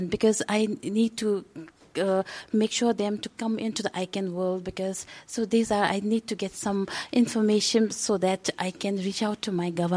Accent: Bhutan; from Bhutan, and I came to know yesterday that my country is not a member of a GAC

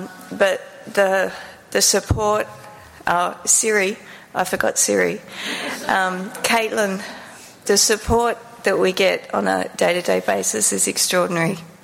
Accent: Australia; now in United States; I'm from Australia, as most of you probably know by my accent. But I moved to the United States 5 years ago.

